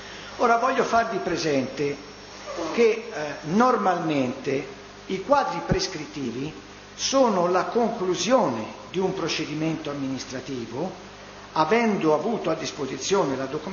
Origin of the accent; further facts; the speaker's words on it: Florence, Tuscany, Italy; visto che siamo di Firenze